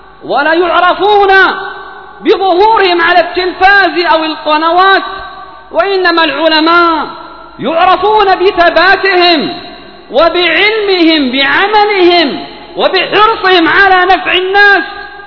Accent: Yemen; اللهم ادفع عن بلادنا اليمن الفتن

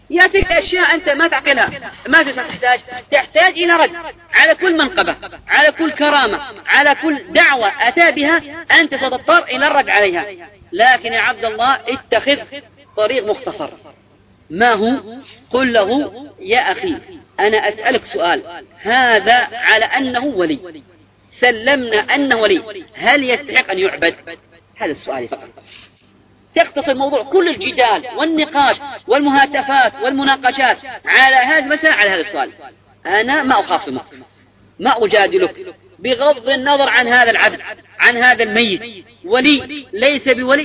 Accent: Yemen; أو عندنا في اليمن أو في المشرق أو في المغرب

